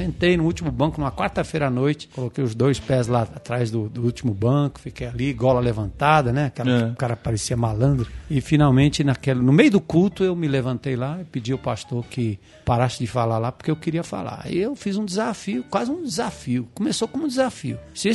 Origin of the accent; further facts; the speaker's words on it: São Paulo, Brazil; also born or lived in Northeast Brazil; E eu nasci em São Paulo, na Zona Norte, Tucuruvi, Santana, ali foi minha praia ali durante muito tempo e depois eu fui pro Nordeste.